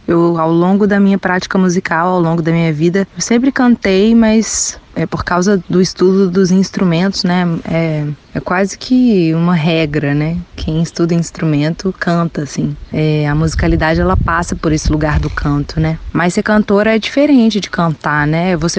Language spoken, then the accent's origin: Portuguese; Sabará, Minas Gerais, Brazil; Eu sou de Sabará, é uma cidade na região metropolitana de Belo Horizonte, né, mas... apesar de estar muito próxima, assim, da capital, é uma cidade bem antiga.